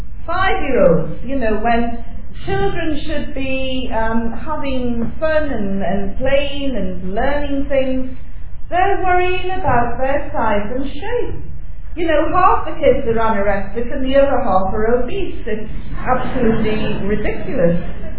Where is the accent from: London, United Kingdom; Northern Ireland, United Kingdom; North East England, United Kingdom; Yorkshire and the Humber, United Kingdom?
North East England, United Kingdom; Newcastle; I come from Newcastle, and if a woman did that up in Newcastle, she'd probably end up being battered and put in the casualty ward.